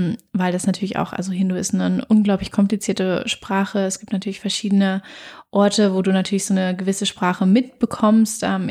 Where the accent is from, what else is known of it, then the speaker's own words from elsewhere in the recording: Berlin, Germany; Ich bin gebürtige Berlinerin, wohne auch nach wie vor in Berlin